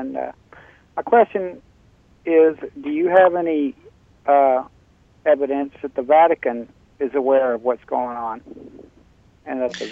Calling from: Jacksonville, Florida, United States; Yeah, this is … from, I'm in Jacksonville, Florida.

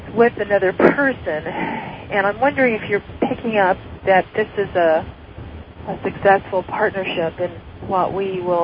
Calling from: San Diego, California, United States; San Diego.

